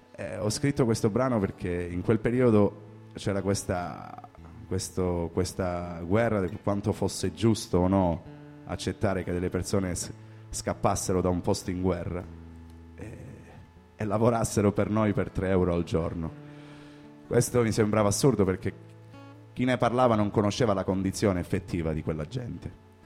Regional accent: Rosarno, Calabria, Italy; quando nella mia terra, a Rosarno, si sparava per gioco

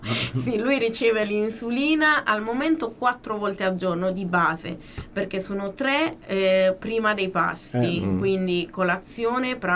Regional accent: Apulia, Italy; poi siamo scesi giù in Puglia a Barletta, quindi un po', perché io sono pugliese

